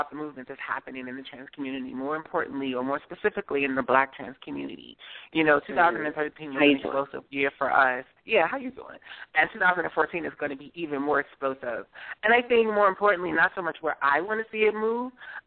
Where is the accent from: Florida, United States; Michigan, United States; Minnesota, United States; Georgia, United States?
Michigan, United States; Detroit; also born or lived in New Jersey / New York; And growing up in Detroit, I can always remember cooking was a big thing in our family.